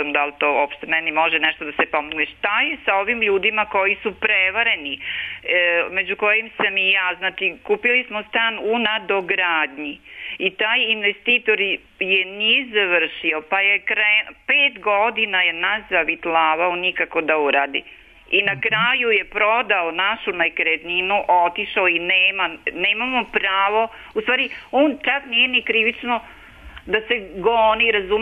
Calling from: Subotica, Vojvodina, Serbia; Ja sad ovog momenta sam došla iz Subotice, pošto smo van Subotice, jedno par kilometara

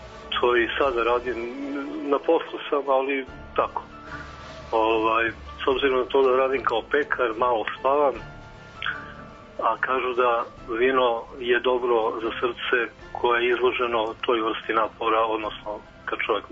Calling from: Pančevo, Vojvodina, Serbia; Iz Pančeva.

